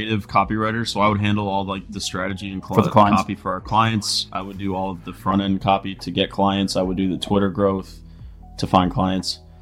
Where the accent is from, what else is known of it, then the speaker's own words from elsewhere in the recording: New York, United States; I'm from New York. I went to a state school in New York called Binghamton University.